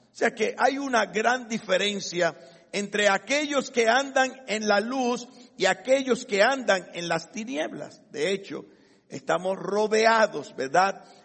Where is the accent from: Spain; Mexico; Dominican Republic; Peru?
Dominican Republic; Y lamentablemente nuestra nuestro gentilicio es dominicanos. O sea que nosotros somos los perros de Dios.